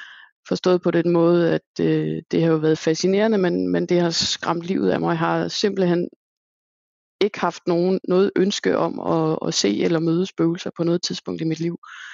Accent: Copenhagen, Capital Region of Denmark, Denmark; moved away as an adult; Jo, jeg er selv københavner, eller hed husianer egentlig, af oprindelse, men fandt en mand, der boede i Sønderjylland, der ikke ville flytte til Sjælland. Så måtte jeg jo flytte, og det gjorde jeg.

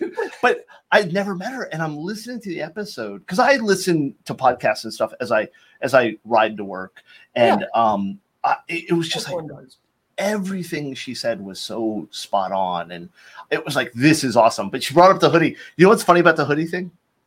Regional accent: Florida, United States; Yeah. So I mean, I grew up in Florida. We didn't have that stuff.

